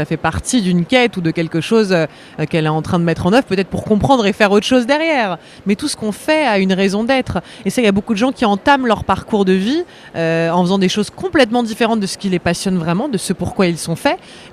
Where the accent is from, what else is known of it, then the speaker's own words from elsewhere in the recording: Paris, Île-de-France, France; je parle en tant que parisienne